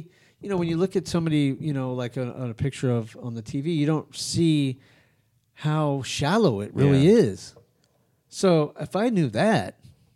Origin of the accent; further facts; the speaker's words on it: Albuquerque, New Mexico, United States; I grew up in Albuquerque, New Mexico.